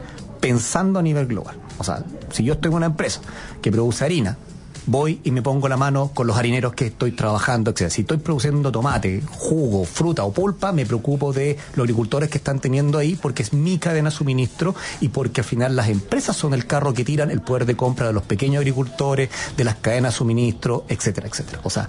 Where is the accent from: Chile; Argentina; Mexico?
Chile; Iquique, Tarapacá; Adaptación regional de Tarapacá, sí, que soy de Iquique, ya lo incluye.